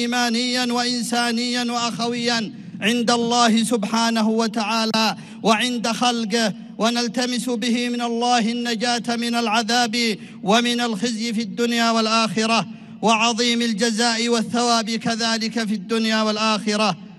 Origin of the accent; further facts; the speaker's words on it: Yemen; وهنا نعلن نحن كشعب يمني عن تمسكنا بموقفنا المتقدم